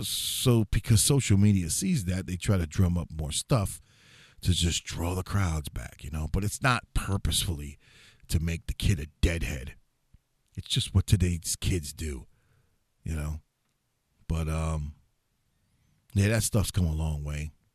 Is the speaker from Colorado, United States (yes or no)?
no; New York, United States; I'm from New York, so you got New York Post.